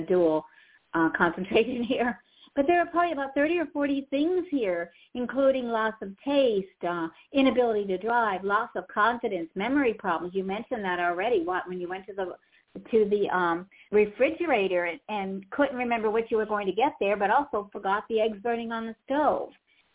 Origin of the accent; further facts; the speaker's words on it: Pittsburgh, Pennsylvania, United States; I know, and I'm from Pittsburgh. I should not be getting that name wrong.